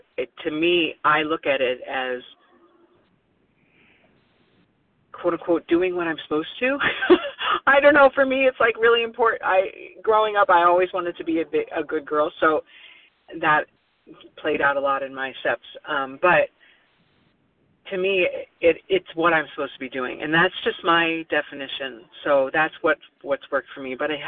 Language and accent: English; Oregon, United States; born there; And shout out to Oregon. I was born in Oregon, so.